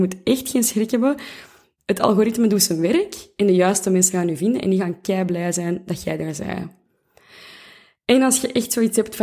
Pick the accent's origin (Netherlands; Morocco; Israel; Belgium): Belgium; Flanders; Ik weet dat wij als Vlamingen zeker, maar ook misschien in Nederland, zijn opgegroeid met, je moet echt super bescheiden zijn.